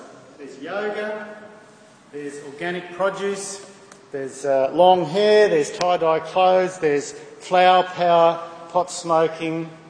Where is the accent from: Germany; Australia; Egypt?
Australia; We've got something that wraps up who we are as Australian.